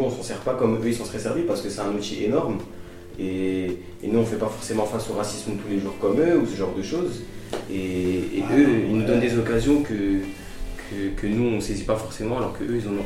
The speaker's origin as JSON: {"language": "French", "country": "France", "tie": "born or raised there", "said": "Parce que nous, on a grandi ici, on a grandi en France, nous sommes français."}